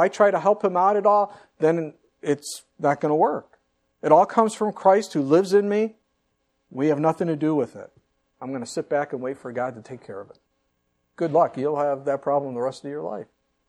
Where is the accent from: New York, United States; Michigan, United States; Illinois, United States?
Illinois, United States; now in Arizona, United States; and I moved from Illinois all the way out to Arizona.